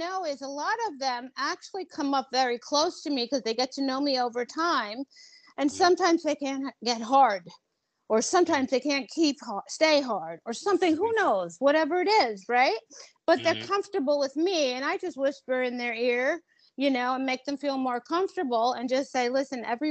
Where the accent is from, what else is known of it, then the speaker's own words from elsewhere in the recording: Sedona, Arizona, United States; Okay. I grew up in Sedona, Arizona.